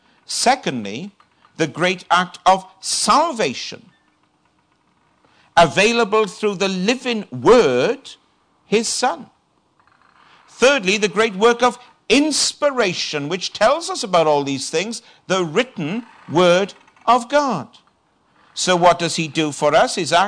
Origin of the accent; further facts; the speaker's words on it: United Kingdom; So I said, well, I come from Britain.